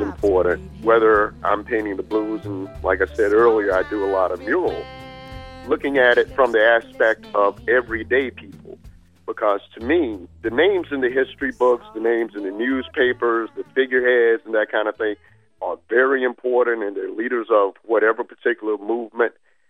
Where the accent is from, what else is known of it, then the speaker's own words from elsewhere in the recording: Athens, Georgia, United States; The blues is something I grew up with. I'm from Georgia, Athens, Georgia.